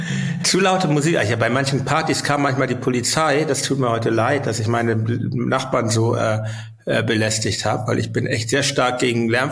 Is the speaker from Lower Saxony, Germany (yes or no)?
no; Hamburg, Germany; ich bin ja in Winterhude aufgewachsen, bin ich weit mit der U-Bahn gefahren, um dorthin zu kommen